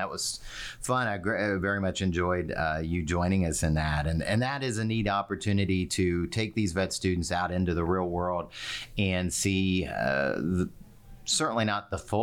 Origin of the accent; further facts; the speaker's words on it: West Virginia, United States; moved away; also born or lived in Missouri / Iowa; So I'm not a native Oklahoma. I grew up in West Virginia, had a varied interest, took kind of a circuitous route, but got my veterinary degree from Virginia Tech, practiced for a brief period in Southwest Missouri